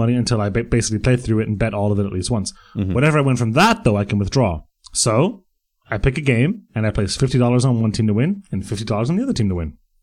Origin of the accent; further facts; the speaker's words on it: Bray, Leinster, Ireland; The Silver Strand in Bray, which is my hometown.